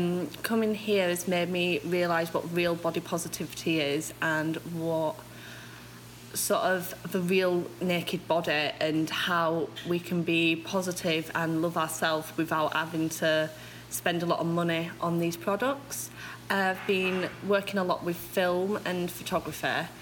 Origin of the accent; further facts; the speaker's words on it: Manchester, North West England, United Kingdom; I'm from Manchester, England